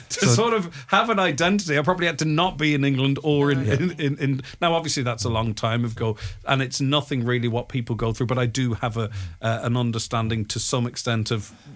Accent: Nigeria; now in Ireland; They are Irish. They were born here. I'm Nigerian, I presume. But, you know, they are born and bred here in Ireland.

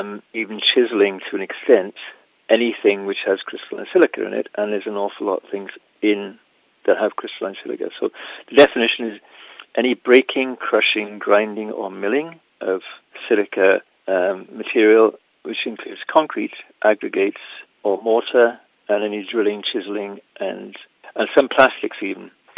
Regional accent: Wales, United Kingdom; I grew up in Wales, South Wales, in a mining village

